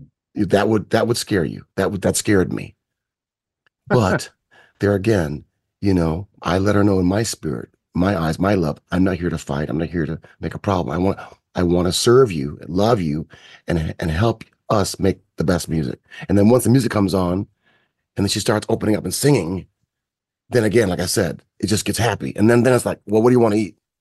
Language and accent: English; Kalamazoo, Michigan, United States; I'm from Kalamazoo, Michigan, between Chicago and Detroit, right in the middle of the country, Kalamazoo, where they make Gibson guitars, you know.